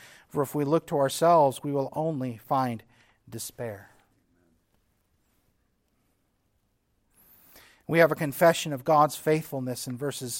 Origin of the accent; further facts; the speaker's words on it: Texas, United States; I grew up on the Texas-Mexico border, went to Mexico, but for me that doesn't really count because that was normal stuff.